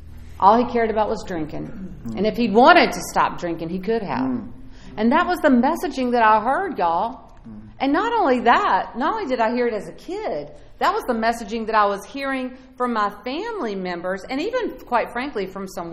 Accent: Georgia, United States; See, I grew up in South Georgia, y'all, and I always say it was Jesus and sweet tea, right?

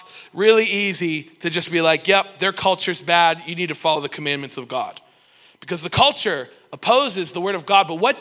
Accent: Toronto, Ontario, Canada; also born or lived in Cleveland; I'm from Cleveland, Ohio. I grew up in an incredibly prophetic culture, a place like this. And, you know, when I grew up in the outpouring, you know, I grew up in Toronto. I grew up as a 5-6-year-old

